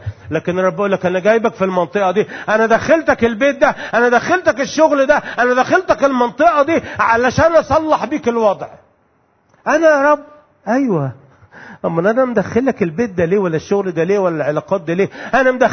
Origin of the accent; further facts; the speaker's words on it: Egypt; ما يعرفوش كلمة زلطة دي اللي احنا بنقولها عندنا في مصر هنا